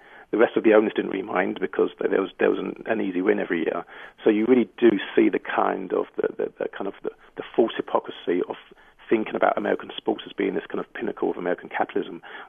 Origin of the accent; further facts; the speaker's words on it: United Kingdom; now in United States; as a British transplant to the US